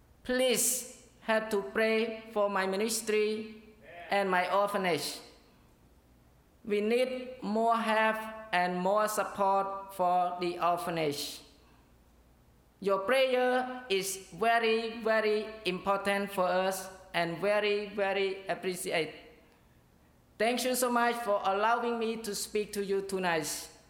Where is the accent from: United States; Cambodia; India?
Cambodia; I am from Cambodia. I am a pastor of San Sok Baptist Church, Phnom Penh, Cambodia.